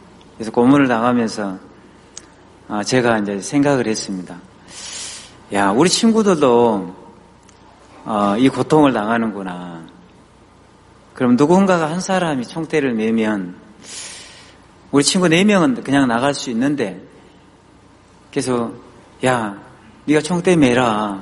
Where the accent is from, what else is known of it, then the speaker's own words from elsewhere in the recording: Sinan, South Jeolla, South Korea; 그 전라남도 신안이 제 고향인데